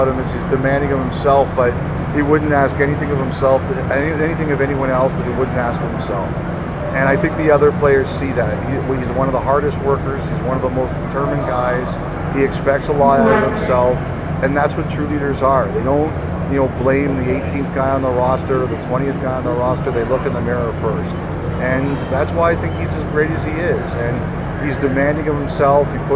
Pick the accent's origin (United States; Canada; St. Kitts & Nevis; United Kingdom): Canada; just as a Canadian